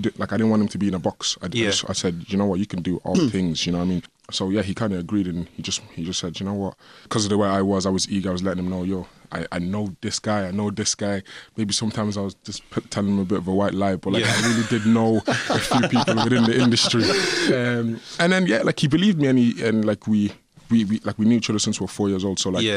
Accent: Drogheda, County Louth, Ireland; just growing up in Drogheda, yeah.

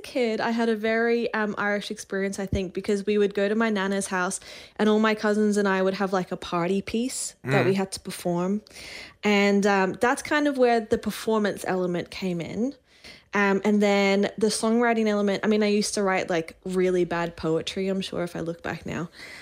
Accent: Australia; born there; also born or lived in Northern Ireland; I was born in Australia, and then my mum and I moved to Northern Ireland, because that's where my nana was. Mm. And we lived there for about 5 years, and we would go down to Dublin every weekend, and then we'd summer in West Cork.

